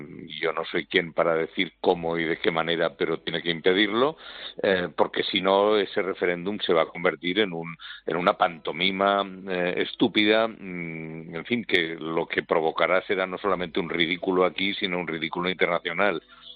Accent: Spain

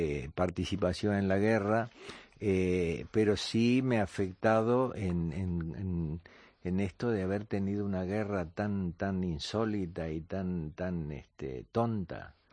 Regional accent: Argentina; yo que soy argentino, pero que llevo con orgullo sangre catalana, vasca, gallega, hablo el catalán, hablo

